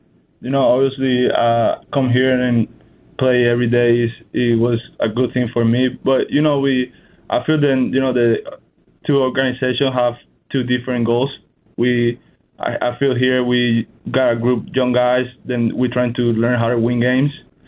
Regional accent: Cuba; I'm Latin. I'm from Cuba. I know how to move, you know.

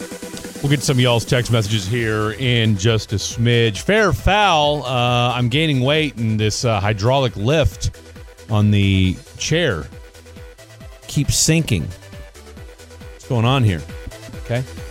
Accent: United States; I'm an American.

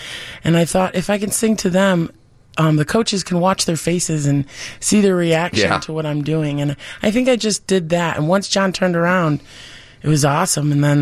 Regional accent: Summit, Illinois, United States; Yes, born and raised in Summit. That was always the thing. People would always say to me, "You're not from Chicago, you're from Summit." I'm like, if I cross the street, I'm in Chicago.

